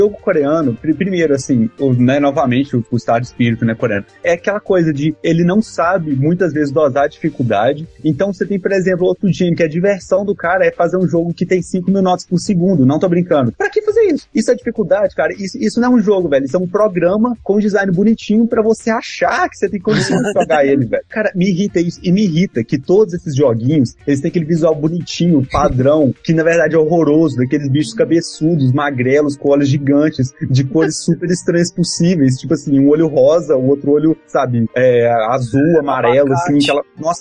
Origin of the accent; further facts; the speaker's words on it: Brazil; Porque nós somos brasileiros, né?